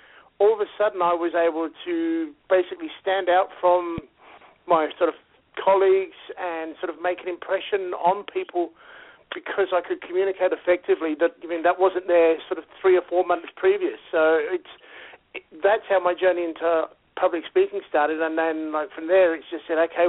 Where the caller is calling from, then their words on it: Sydney, New South Wales, Australia; Calling in from Sydney.